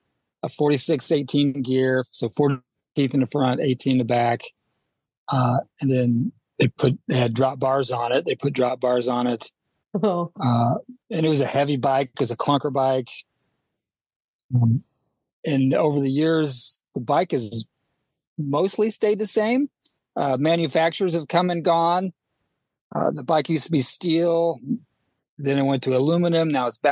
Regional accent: Indiana, United States; Sure. I'm from Indiana.

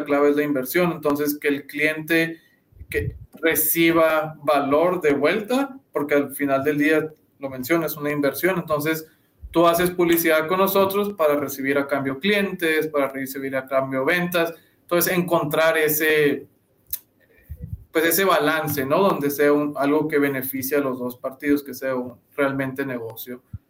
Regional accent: Nogales, Sonora, Mexico; Además, creciendo en Nogales, Sonora, viniendo a Tucson por, a veces, que un refrigerador, que uniformes de la escuela.

